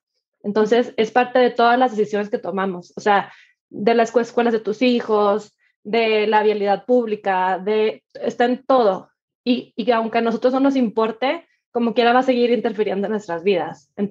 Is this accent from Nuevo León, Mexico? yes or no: yes; Monterrey, Nuevo León, Mexico; moved away as an adult; now in Mexico City, Mexico; creo que conforme nos fuimos saliendo de Monterrey, yo me terminé la licenciatura en la Ciudad de México y me quedé aquí mucho tiempo